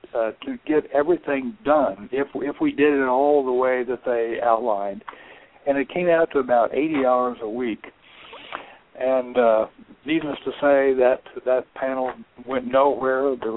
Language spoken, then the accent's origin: English; Indiana, United States; Well, okay. I grew up in Indiana. I went to Indiana University, and I got a BA in history.